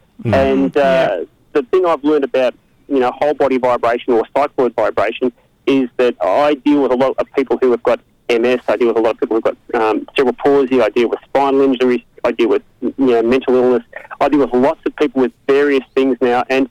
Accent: Victoria, Australia; now in Noosa Heads, Australia; I'm in Noosa Heads. I'm originally from Victoria. I actually got married in Mornington, believe it or not, many years ago.

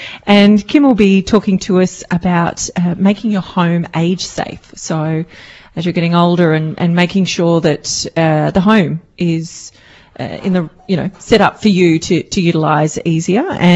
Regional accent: Queensland, Australia; I grew up in Queensland, so I'm used to it being a little bit hot and sweaty, and it reminds me of home.

